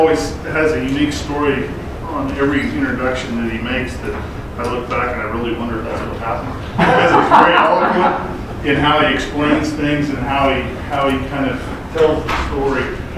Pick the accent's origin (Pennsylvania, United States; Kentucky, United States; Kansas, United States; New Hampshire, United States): Kansas, United States; I'm from the Flint Hills of Kansas.